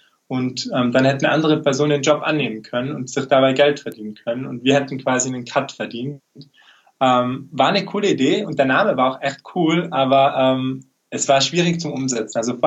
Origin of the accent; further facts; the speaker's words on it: Tyrol, Austria; wie schon angekündigt. Ich komme eben aus Tirol